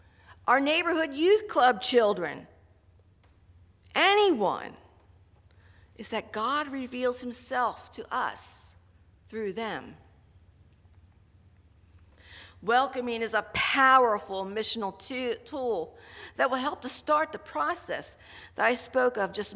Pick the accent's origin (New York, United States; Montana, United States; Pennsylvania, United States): Pennsylvania, United States; Lititz; My hometown is Lititz. I grew up in Lititz Church of the Brethren, you know?